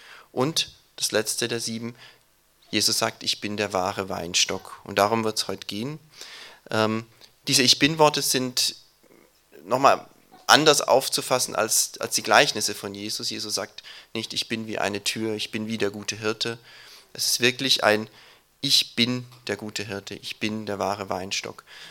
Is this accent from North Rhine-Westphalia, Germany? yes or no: no; Baden-Württemberg, Germany; Ich bin im Schwarzwald aufgewachsen, da hat man damit gar nichts am Hut.